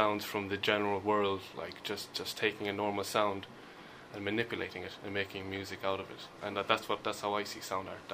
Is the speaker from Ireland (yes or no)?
yes; Shannon, Munster, Ireland; I'm actually from Shannon, but so I'm very close to Limerick. Limerick is the closest city to me. It was always the place we used to go to for every reason, like Limerick is. So I'm almost from Limerick, but I'm not.